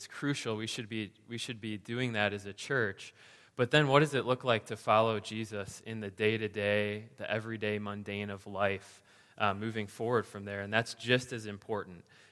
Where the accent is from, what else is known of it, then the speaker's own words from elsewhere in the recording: Chicago, Illinois, United States; I hail from Chicago, the greatest city on the face of the earth, partly because the food there is amazing.